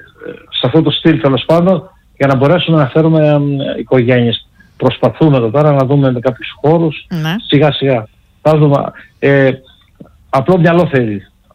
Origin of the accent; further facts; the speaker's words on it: Parkani, Greece; έχουμε γιορτή τσιγαρίδα στο Παρκάνι, το χωριό μου